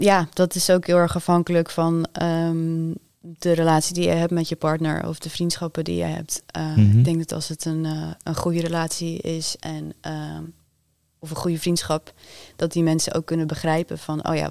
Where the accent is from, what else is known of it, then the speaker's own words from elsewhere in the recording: Netherlands; Maar ik denk dat wij als Nederlanders wel een voorsprong hebben op andere landen